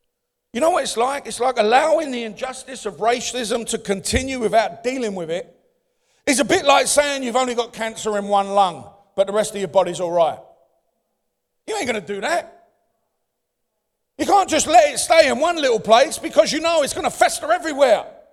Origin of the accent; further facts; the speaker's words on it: London, United Kingdom; I was born and raised in the East End of London. My friends were black.